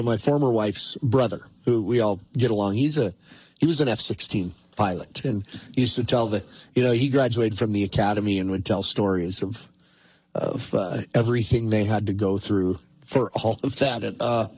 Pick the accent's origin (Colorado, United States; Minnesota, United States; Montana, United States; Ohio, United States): Montana, United States; Choteau; Shoto, Montana, my hometown, has about half the number of stores on Main Street it used to, and the enrollment at the high school is half what it used to be.